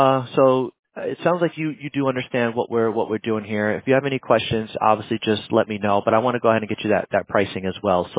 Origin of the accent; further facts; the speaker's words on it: New Jersey, United States; also born or lived in Hoboken / Roselle; But between me and you, I was born and raised in New Jersey. So, I don't know if you're familiar with more northern Jersey. So, I was born in Hoboken.